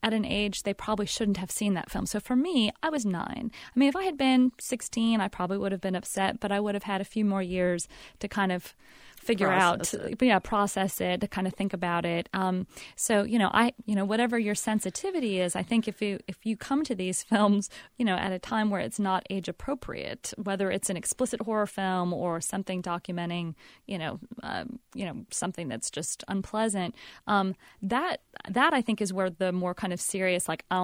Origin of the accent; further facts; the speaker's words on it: California, United States; I'm 9 years old. I'm growing up in Southern California. My grandmother's visiting from Ohio.